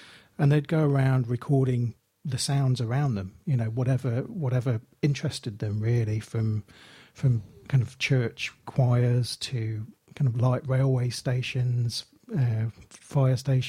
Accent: Derby, East Midlands, United Kingdom; I'm actually from Derby, so I have a particular fondness for those.

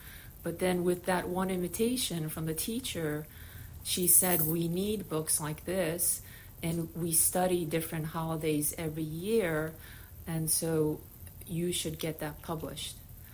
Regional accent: United States; I grew up here in America

